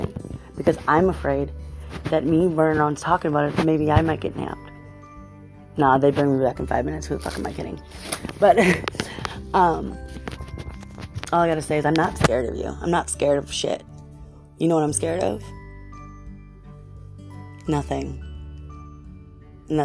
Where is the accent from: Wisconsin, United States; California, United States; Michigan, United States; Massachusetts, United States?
Wisconsin, United States; I'm from Wisconsin.